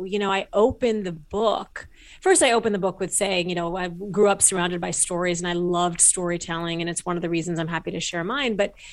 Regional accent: Kalamazoo, Michigan, United States; born there; I was born in Kalamazoo, Michigan.

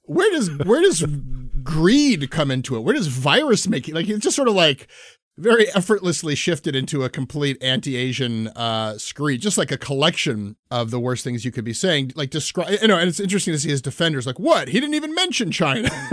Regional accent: Canada; there's just no consent in having … music in your life as a Canadian.

